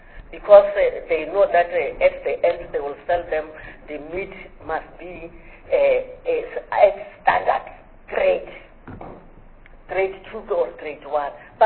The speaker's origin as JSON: {"language": "English", "region": "Limpopo", "country": "South Africa", "said": "I'm from Limpopo."}